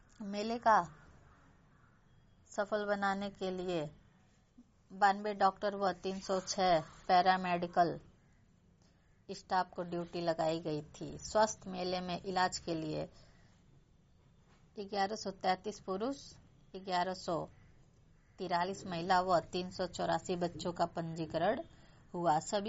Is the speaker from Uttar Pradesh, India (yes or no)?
yes; Marda, Uttar Pradesh, India; ग्राम post मर्दा जिला गाजीपुर की रहने वाली हूँ।